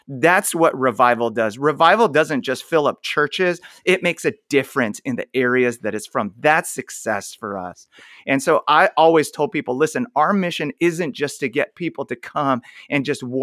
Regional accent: Portland, Oregon, United States; born there; My parents grew up in South Korea. I was born in Portland, Oregon.

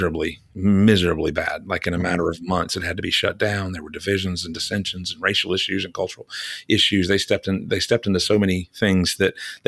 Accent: Deep South, United States; now in New York City, United States; My family is living in New York City. We're from the Deep South.

